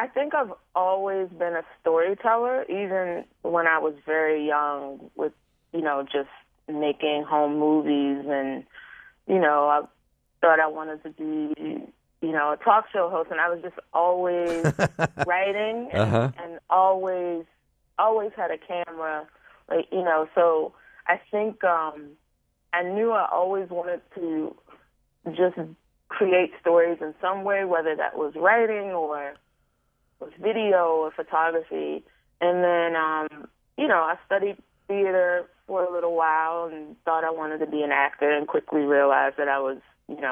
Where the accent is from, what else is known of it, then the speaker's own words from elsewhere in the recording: Baltimore, Maryland, United States; I grew up in West Baltimore, near Pimlico Racetrack. It's right over there in that area, the Park Heights, Belvedere. I went to Arlington Elementary School.